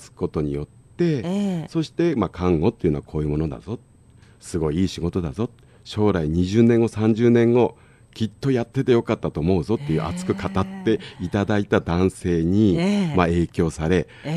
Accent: Hakodate, Hokkaido, Japan; moved away as an adult; now in Aichi, Japan; 私はですね、北海道の函館の、田舎、漁師の、町に生まれ育ちました。

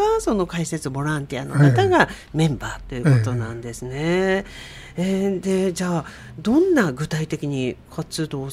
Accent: Seto, Aichi, Japan; 私も瀬戸で生まれて瀬戸で育ってるんですけど、今も瀬戸なんですけど

